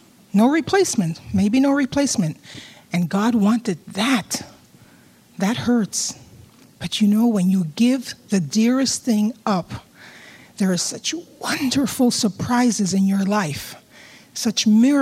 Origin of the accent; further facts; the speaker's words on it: New York City, New York, United States; moved away; When I came from New York City to California, we joined Hope Chapel.